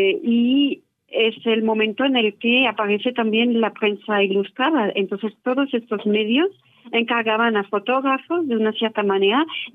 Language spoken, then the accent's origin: Spanish; France; Spanish is a second language; tengo una pasión inmensa siendo francesa por esta zona